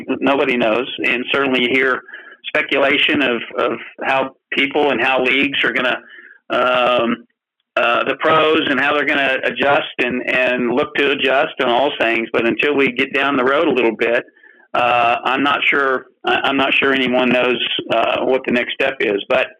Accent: Hutchinson, Kansas, United States; moved away; I came from Hutchinson, Kansas in 1978. Now, I'm a Texan.

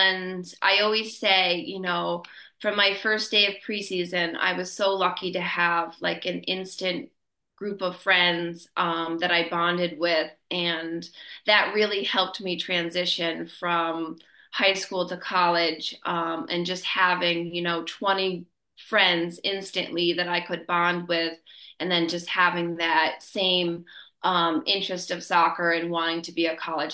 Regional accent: Grand Gorge, New York, United States; As you know, I came from Stanford, a K-12 school, very small. Grew up in an even smaller town, Grand Gorge

